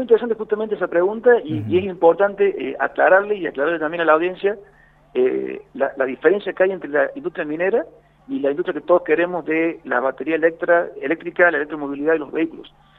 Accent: Jujuy, Argentina; Jujuy es muy importante que crezca, somos todos jujeños

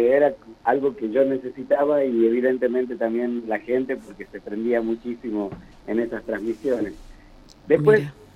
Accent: Humahuaca, Jujuy, Argentina; born there; yo soy nacido en Humahuaca, en la ciudad histórica de Humahuaca, ya por la década del 70

